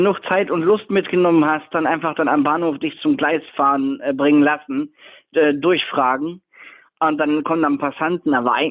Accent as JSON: {"language": "German", "town": "Osnabrück", "region": "Lower Saxony", "country": "Germany", "said": "ich bin von zu Hause aus Osnabrück, wo ich herkomme"}